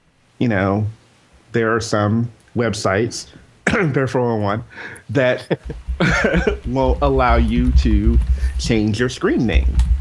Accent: Kentucky, United States; now in Ohio, United States; I'm from Kentucky. I was in college. I'm a guy.

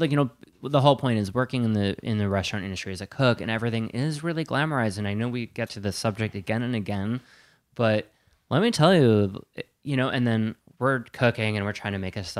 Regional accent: Wisconsin, United States; Because I make a lot of beer batter because I'm from Wisconsin. That's just a thing.

